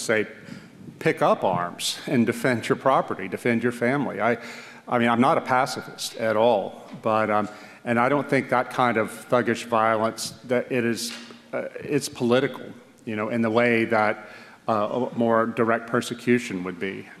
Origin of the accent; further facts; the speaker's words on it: the South, United States; I come from the South